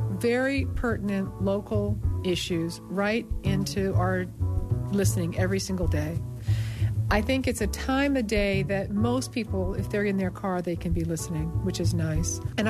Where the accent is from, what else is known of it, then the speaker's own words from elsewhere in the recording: Williston, Vermont, United States; from Williston, Vermont, and I'm a member of VPR's Producer Circle.